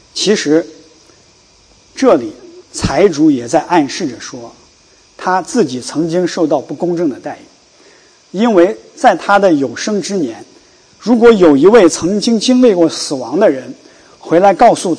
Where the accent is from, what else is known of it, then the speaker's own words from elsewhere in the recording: China; 我是在大陆出生长大